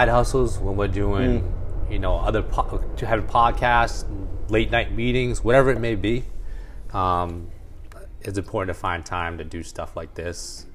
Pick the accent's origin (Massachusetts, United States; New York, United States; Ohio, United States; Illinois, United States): Massachusetts, United States; Waltham; We grew up together in the Ham, Waltham.